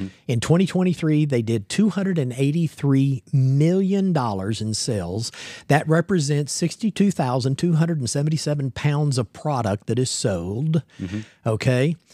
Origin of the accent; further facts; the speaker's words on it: Joplin, Missouri, United States; you know, I was raised up around Joplin, Missouri. Okay. And so that's kind of my old stomping ground up in there.